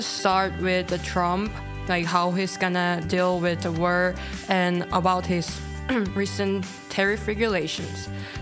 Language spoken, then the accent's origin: English; South Korea; English is a second language; I'm from South Korea, and also the exchange student in Yuma.